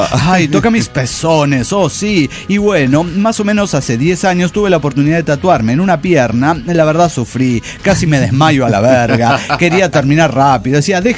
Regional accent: Bucaramanga, Santander, Colombia; de Bucaramanga, Colombia.

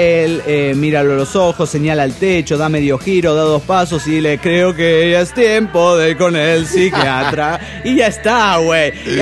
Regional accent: Guadalajara, Jalisco, Mexico; de Guadalajara, Jalisco, México.

